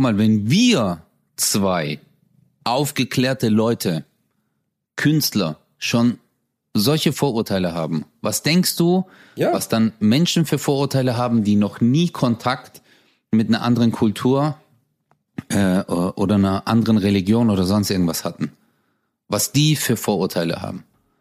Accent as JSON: {"language": "German", "town": "Hausen", "country": "Germany", "said": "In Hausen, wo ich herkomme, da gibt es auch eine Gaststätte und da kennt jeder jeden."}